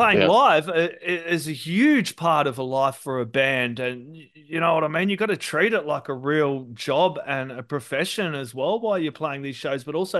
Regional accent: Australia; I'm an Aussie, dude.

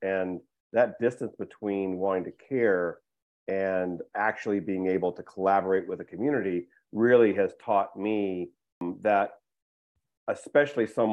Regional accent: United States; And that's just a part of being American and white.

